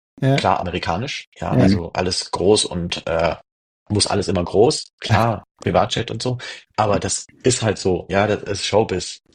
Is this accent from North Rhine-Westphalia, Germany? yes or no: yes; Solingen, North Rhine-Westphalia, Germany; Ich bin aus Solingen.